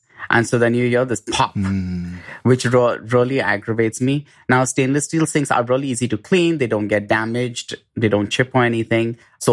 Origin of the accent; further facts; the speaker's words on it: India; because I grew up in India and I kind of wanted to draw in some of these elements from India.